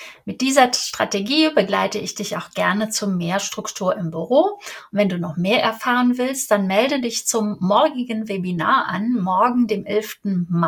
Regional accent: Cologne, North Rhine-Westphalia, Germany; Ich bin Kölnerin.

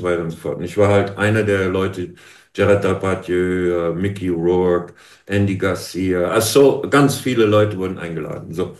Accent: Germany

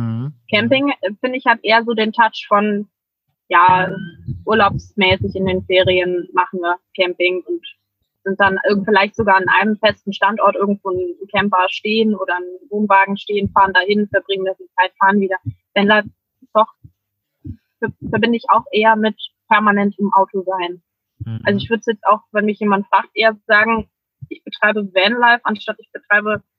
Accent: Hamburg area, Germany; ich komme aus der Nähe von Hamburg

